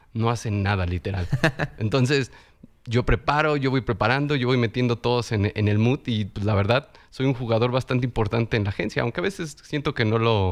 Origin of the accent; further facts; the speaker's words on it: Mexico; No, la verdad, soy igual de mexicano que las tortillas.